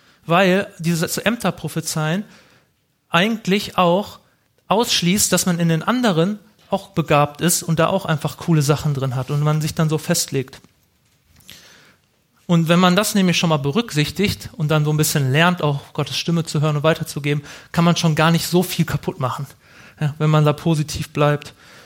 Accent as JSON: {"language": "German", "region": "North Rhine-Westphalia", "country": "Germany", "said": "Das fällt mir als Ostwestfale, glaube ich, auch besonders schwer."}